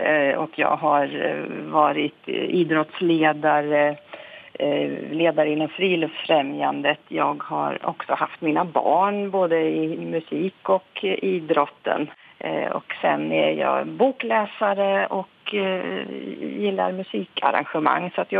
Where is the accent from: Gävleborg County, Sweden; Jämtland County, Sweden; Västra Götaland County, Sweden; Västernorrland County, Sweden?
Västra Götaland County, Sweden; now in Örebro, Sweden; Jag bor i Örebro och det är väl inte direkt Örebro-dialekt heller, utan jag har, ja, större delen av livet har jag nu bott i Örebro-trakten, men jag är uppvuxen i Västergötland.